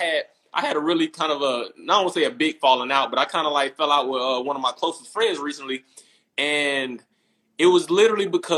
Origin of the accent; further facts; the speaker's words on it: the South, United States; I'm from the South once again, so we got all these sayings.